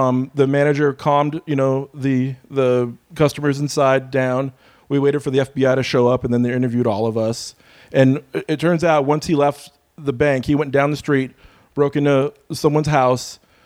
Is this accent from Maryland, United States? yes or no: no; Arcadia, California, United States; Arcadia. Arcadia. St. Gabriel Valley.